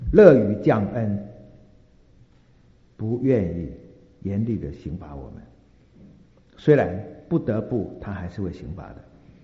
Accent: China; 因为我们中国人很少用肾的啊

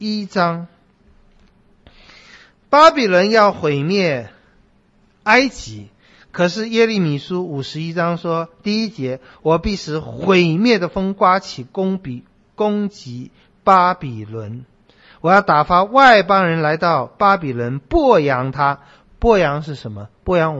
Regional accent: Taiwan; 我们在小时候在台湾还可以看得到

